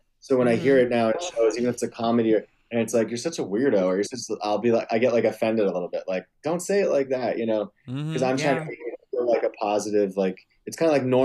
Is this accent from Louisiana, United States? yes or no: no; New Jersey, United States; I come from New Jersey, and I lived in a suburb outside of the city, so I wasn't like in farm country, small town America